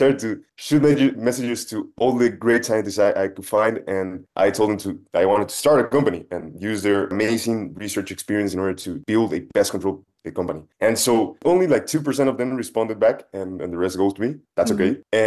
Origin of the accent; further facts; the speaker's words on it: Ecuador; now in Argentina; I'm from Ecuador and I live in Argentina building Semion.